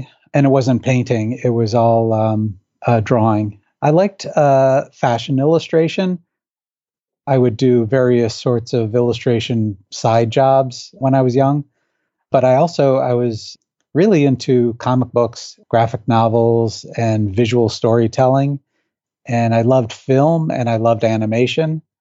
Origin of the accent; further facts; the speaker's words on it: Buffalo, New York, United States; I'm from Buffalo. I went to the University of Buffalo. I did 4 years undergrad there.